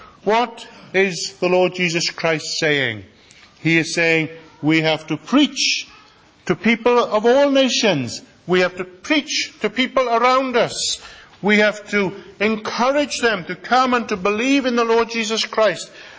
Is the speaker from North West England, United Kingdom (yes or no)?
no; Wales, United Kingdom; moved away; As Welsh people, we can be like that as well. "Oh, I'm from so and so." I still say it, "I'm from Pembrokeshire. It's years since I lived there."